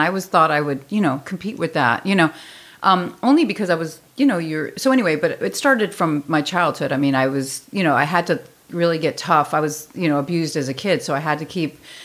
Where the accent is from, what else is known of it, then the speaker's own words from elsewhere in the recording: Chicago, Illinois, United States; I'm from Chicago.